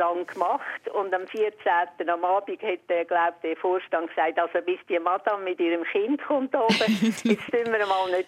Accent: Vitznau, Lucerne, Switzerland; Wir sind in Vitznau, ich bin von Vitznau, oder? Und wir haben dort ein Geschäft gehabt, Bäckerei Konditorei.

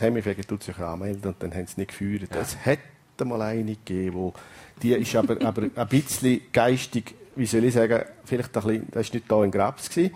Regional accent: Gams, St. Gallen, Switzerland; Ich bin am Gamserberg aufgewachsen.

